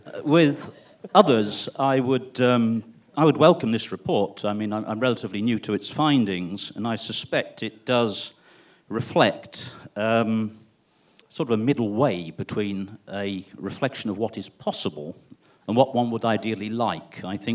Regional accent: United Kingdom; I'm a Brit and I don't understand baseball

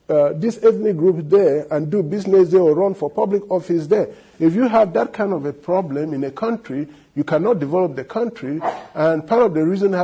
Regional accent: Cameroon; And when I was growing up in Cameroon, it was considered an insult for someone to try to educate people in their local language.

